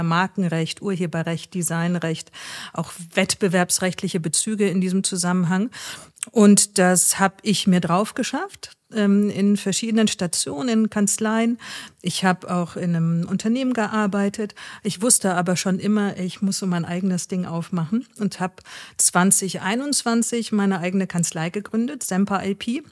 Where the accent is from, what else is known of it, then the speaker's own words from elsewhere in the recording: Bonn, North Rhine-Westphalia, Germany; Nein, ich komme ursprünglich aus Bonn. Ich bin Rheinländerin durch und durch. Habe da nur 5 Jahre gewohnt, aber ich glaube, das kriegt man nicht so richtig los.